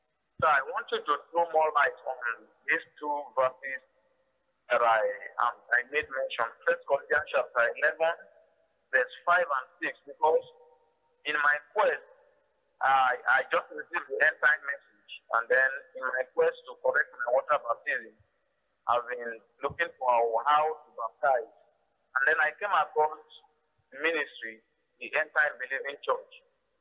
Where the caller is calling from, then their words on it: Bayelsa, Nigeria; I'm calling from Bayelsa.